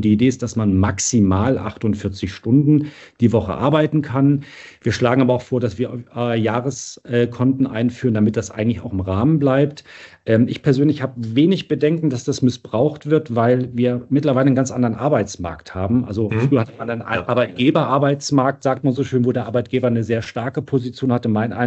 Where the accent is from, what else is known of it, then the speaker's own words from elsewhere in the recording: Baden-Württemberg, Germany; die ja so der klassische Finanzierer auch im ländlichen Raum sind, wo ich herkomme. Ich war ja Abgeordneter im Schwarzwald-Baar-Kreis, also in Baden-Württemberg.